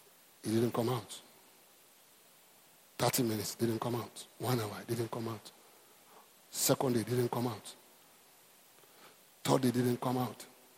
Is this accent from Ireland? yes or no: no; Côte d’Ivoire; I was born in Ivory Coast. There were these touts in the town where I went to school.